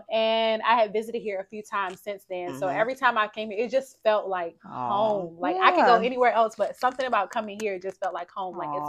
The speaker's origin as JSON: {"language": "English", "town": "Chesapeake", "region": "Virginia", "country": "United States", "tie": "born or raised there", "also_born_or_lived": "Norfolk, United States", "said": "So yes, I grew up in Chesapeake. Well, mm-hmm. I actually was born in Norfolk, Virginia, but then the latter half of my years I was in Chesapeake"}